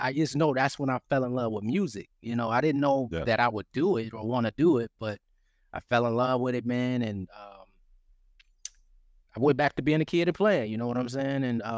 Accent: Detroit, Michigan, United States; I'm from Detroit, Michigan. So I start going to Wayne State University

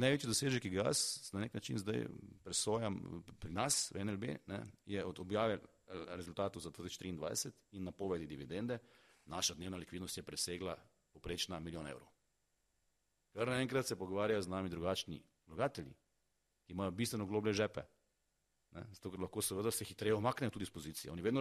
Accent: Ptuj, Drava, Slovenia; Jaz izhajam iz Ptuja, kjer je do Graca in do Zagreba, približno 45 minut po avtocesti, ne, 80 km do vsakega, vsi govorimo nemško pa hrvaško

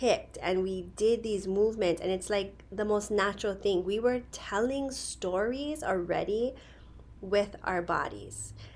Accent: Hawaii, United States; as a Pacific Islander, as a Hawaiian woman, as mixed, as a mother who is entering midlife

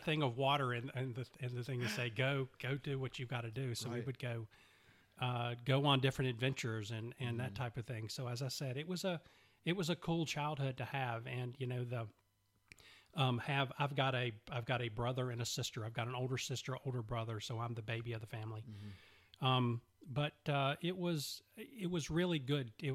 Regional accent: Charlotte, North Carolina, United States; also born or lived in Atlanta; So I was born in Atlanta, moved here when I moved to Charlotte when I was three. Mm-hmm. I've been here ever since. Grew up in probably suburban Charlotte

